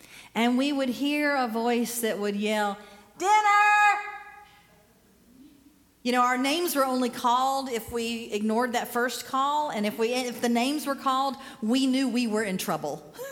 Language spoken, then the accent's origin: English; Pickens, South Carolina, United States; So I grew up here in Pickens, and I was there my entire young adult life. I was there from the age of 3 all the way till I graduated from high school and went off to college.